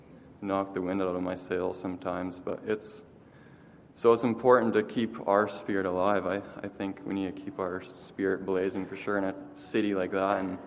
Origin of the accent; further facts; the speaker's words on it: Bow Island, Alberta, Canada; I'm from Bow Island, Alberta.